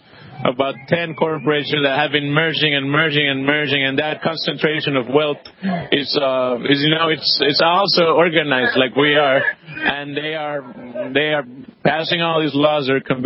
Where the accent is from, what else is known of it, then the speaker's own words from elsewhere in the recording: Mexico; as someone from, I'm from Mexico, and seeing how the NAFTA devastated our country